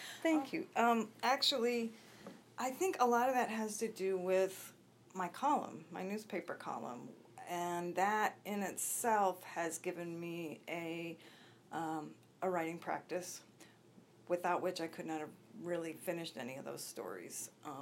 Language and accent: English; Midwest, United States; You know, I'm from the Midwest for many generations, and I find as I get older, I sort of embody some of that Midwestern stoicism